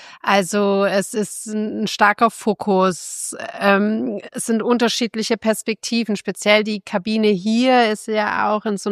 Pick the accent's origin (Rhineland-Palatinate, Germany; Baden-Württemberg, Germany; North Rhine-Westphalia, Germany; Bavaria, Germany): Baden-Württemberg, Germany; Stuttgart; Ich bin Stuttgarterin, ich bin mit dem VfB groß geworden